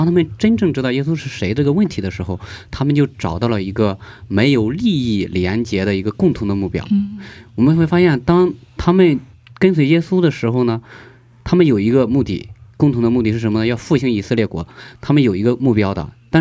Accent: China; 那我们是中国人，我们也和韩国人学生一起，然后大声疾呼为了这两个国家来祷告。

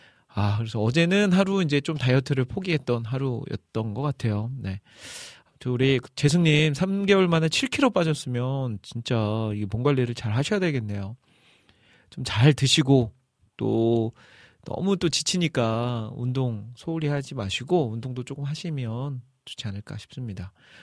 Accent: Jeolla, South Korea; 저는 이제 전라도 사람이잖아요. 전라도.

